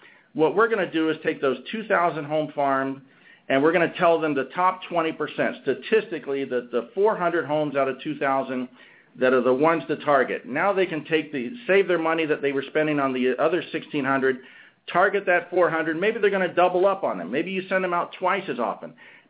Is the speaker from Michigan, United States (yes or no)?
no; Orlando, Florida, United States; in my hometown of Orlando, Florida.